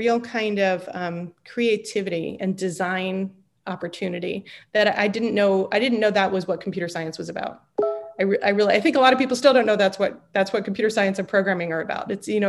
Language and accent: English; Columbia, Maryland, United States; which is located a few miles from the house I grew up in Columbia, Maryland. So that kind of seemed like a sign. So I moved back to Maryland